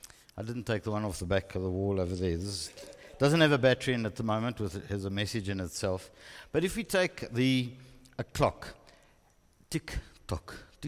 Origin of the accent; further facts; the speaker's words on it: Springs, Gauteng, South Africa; I grew up in Springs. I suppose it shows.